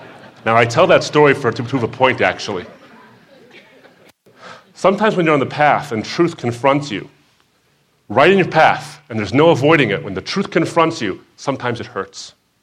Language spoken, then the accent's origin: English; Detroit, Michigan, United States; Now, when I grew up in the Detroit area, in the suburb I grew up in, it was largely homogenous, very, very white.